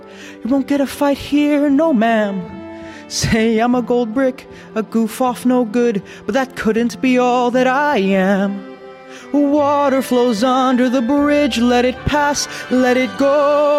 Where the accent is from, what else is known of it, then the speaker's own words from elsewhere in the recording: Blue Mountains, New South Wales, Australia; And yeah, growing up in the Blue Mountains, it's actually okay. It's just weird being isolated from, being apart from the Filipino community as well